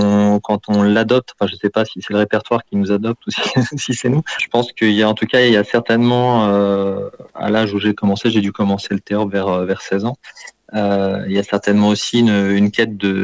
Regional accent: Dieppe, Normandy, France; j'ai découvert la musique ancienne dans ma ville natale, puisque je suis originaire de Dieppe

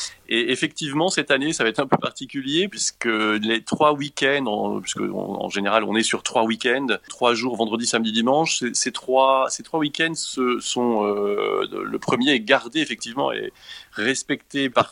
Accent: Normandy, France; effectivement, je suis normand, mais je joue dans le Jura depuis des années.

